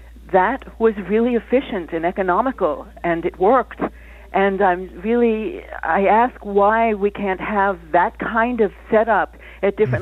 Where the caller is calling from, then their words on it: Riverdale, New York, United States; I live in Riverdale.